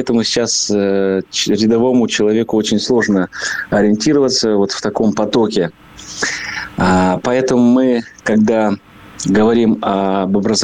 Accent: Osa, Perm Krai, Russia; Я почему так много говорю про Осу? Я в этом городе родился и еще и почетный гражданин

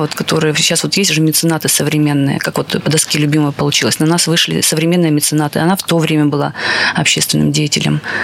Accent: Kudymkar, Perm Krai, Russia; потому что я с Кудымкара

